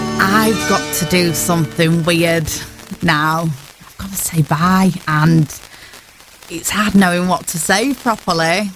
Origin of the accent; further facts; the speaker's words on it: Pontefract, Yorkshire and the Humber, United Kingdom; my hometown every single week. I'm from Pontefract. I'm born and raised around here.